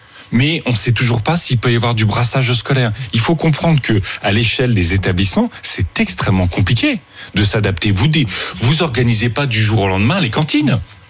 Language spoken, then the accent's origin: French; France; Franchement, on est français